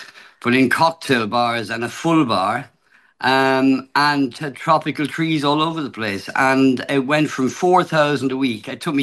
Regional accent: Waterford, County Waterford, Ireland; I'm from Waterford in Ireland

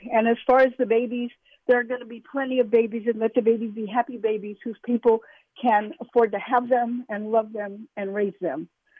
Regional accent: Altadena, California, United States; I'm from Altadena.

